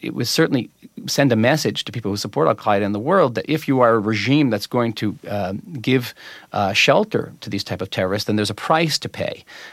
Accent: United States; now in Israel; I feel a certain kind of onus in the sense that I moved to Israel. I was raised in the United States. That was my decision.

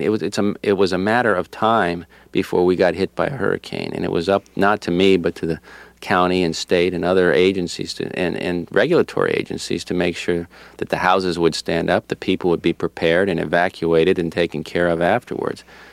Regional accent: Florida, United States; when you're born and raised in Florida, you have limited options. I mean, to me, Atlanta is the far north.

